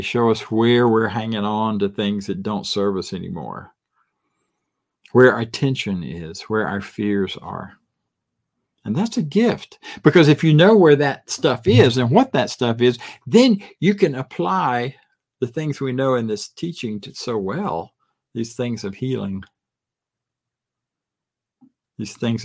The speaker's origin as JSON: {"language": "English", "region": "Florida", "country": "United States", "tie": "born or raised there", "said": "I grew up in Florida, and we had lots of lime rock roads covering the sandy world of North Florida and the swampy, muddy parts as well."}